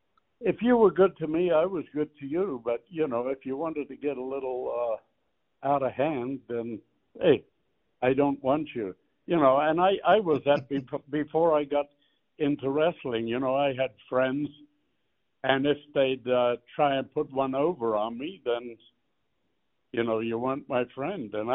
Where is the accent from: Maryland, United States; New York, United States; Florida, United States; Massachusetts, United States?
Massachusetts, United States; Boston; No, I'm from Boston.